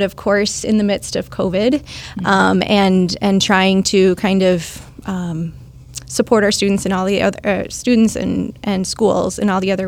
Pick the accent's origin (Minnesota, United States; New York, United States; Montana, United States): Minnesota, United States; Burnsville; Yeah. So I'm from the Twin Cities. I was born and raised in Burnsville.